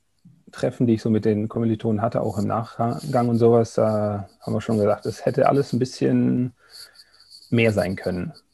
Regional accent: Augsburg, Bavaria, Germany; bei mir in Augsburg, wo ich herkomme.

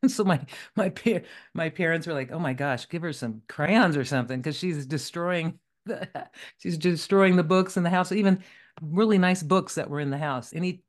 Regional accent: Anaheim, California, United States; also born or lived in El Monte; I was born in Los Angeles County in California, right? It's called El Monte. People wonder where that is, but it's east of LA a little bit. And I was born there and moved to Anaheim when I was a young girl with my parents.

